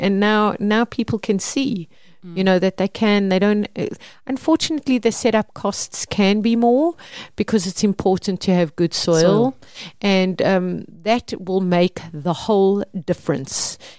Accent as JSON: {"language": "English", "region": "Mpumalanga", "country": "South Africa", "tie": "born or raised there", "said": "I grew up in Mpumalanga. Everyone had their own vegetable garden. We had our own vegetable garden"}